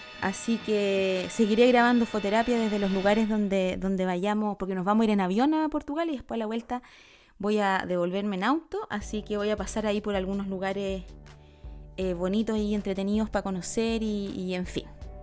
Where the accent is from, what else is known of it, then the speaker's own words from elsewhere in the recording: Chile; now in France; Salí de Chile, llegué a Francia, acá he ido aterrizando lentamente, pero aterrizando.